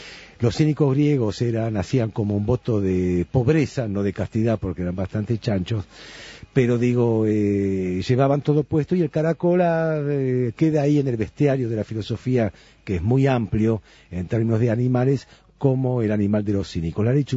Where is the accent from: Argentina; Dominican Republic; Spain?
Argentina; Vengo de Argentina donde nada es opinable, todo es sí o no.